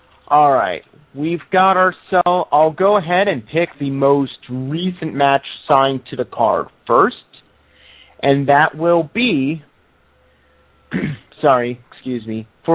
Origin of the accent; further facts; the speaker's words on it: Greenville, Ohio, United States; also born or lived in Toledo; I'm now no longer living in Toledo. I live now back in my hometown of Greenville